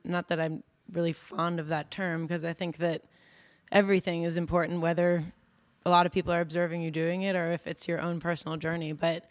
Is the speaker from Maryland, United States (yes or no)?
yes; Potomac, Maryland, United States; So I'm from Potomac, Maryland.